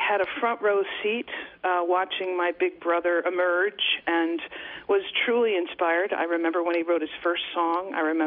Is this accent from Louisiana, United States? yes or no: no; Katonah, New York, United States; I live in the town that I grew up in, my hometown, Katona, New York.